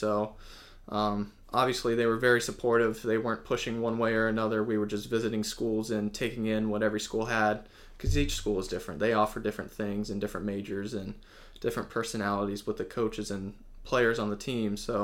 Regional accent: Wake Forest, North Carolina, United States; So I grew up in Wake Forest and went to Wake Forest High School.

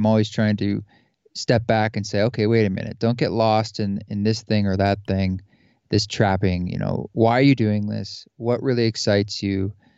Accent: Oregon, United States; And I grew up in the Pacific Northwest outside Portland and Salem, Oregon.

